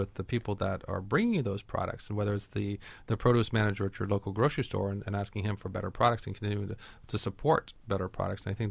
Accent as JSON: {"language": "English", "region": "California", "country": "United States", "said": "I come from Northern California."}